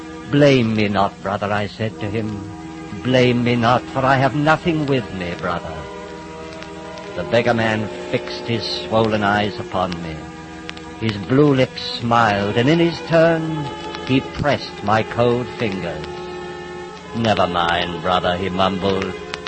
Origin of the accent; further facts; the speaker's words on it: Dulwich, London, United Kingdom; born there; No, I'm not. I was born at Dulwich in England.